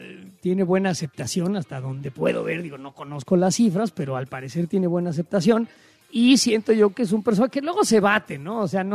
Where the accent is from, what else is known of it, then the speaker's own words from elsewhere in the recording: Mexico City, Mexico; es una parte tan divertida de quiénes somos los chilangos y cómo somos los chilangos